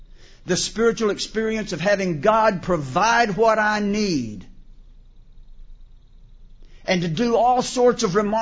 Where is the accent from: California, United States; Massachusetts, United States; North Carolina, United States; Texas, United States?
Texas, United States; Houston; born there; I was born in Houston, Texas, a certain date.